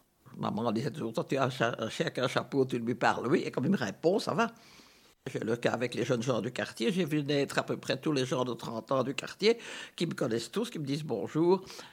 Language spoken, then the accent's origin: French; Brussels, Belgium; born there; Moi, je suis né dans les Barolles, alors avec la jonction Nord-Midi, derrière la chapelle, pour ce qui est des trous, je ne crains personne, j'ai vu des trous toute ma vie autour de moi.